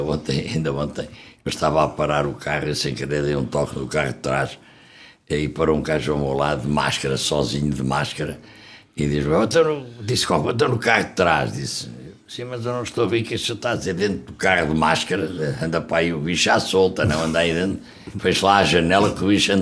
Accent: Portugal; somos portugueses, a minha pátria é a língua portuguesa

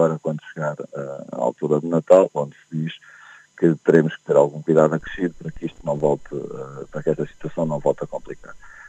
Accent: Portugal; como português também

